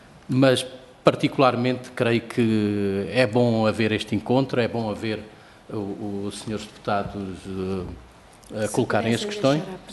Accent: Castelo Branco, Portugal; born there; eu nasci em Castelo Branco, no distrito, e senti muito o cheiro

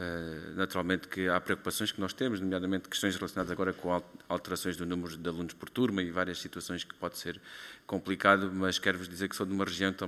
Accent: Serpa, Beja, Portugal; sou de uma região também onde o ensino profissional na área agrícola é muito expressivo, nomeadamente na minha terra natal, que é Serpa

